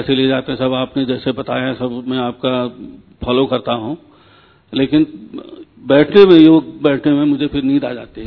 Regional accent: Bageshwar, Uttarakhand, India; मैं बागेश्वर से हूँ

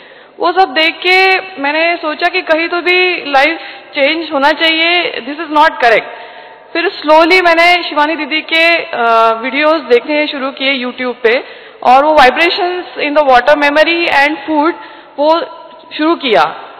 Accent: Maharashtra, India; now in Karnataka, India; मैं महाराष्ट्र से हूँ और अभी प्रैक्टिस कर्नाटका में कर रही हूँ।

